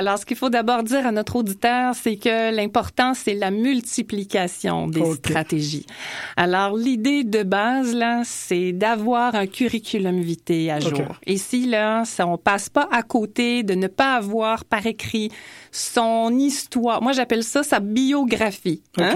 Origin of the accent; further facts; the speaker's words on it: Quebec City, Quebec, Canada; moved away as an adult; now in Paris, France; moi, je suis partie de Québec sur Paris sans avoir l'emploi.